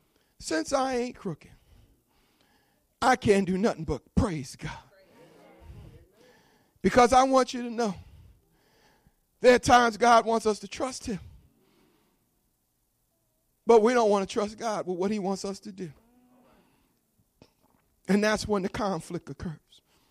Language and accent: English; New Jersey, United States; In all that cold weather I grew up in Jersey, I cannot recall having a cold.